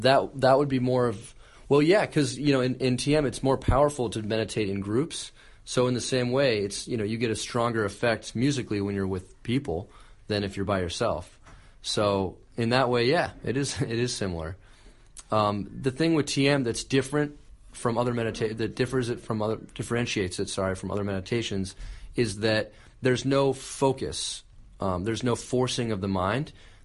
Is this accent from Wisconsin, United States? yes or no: no; Miami, Florida, United States; which I think was picked because I'm from Miami